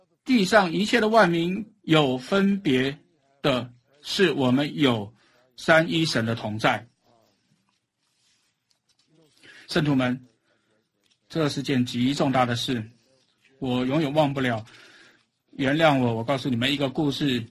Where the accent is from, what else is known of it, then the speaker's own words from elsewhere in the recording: Pennsylvania, United States; 因为他是从宾州的西部来的，我也是在那里长大的。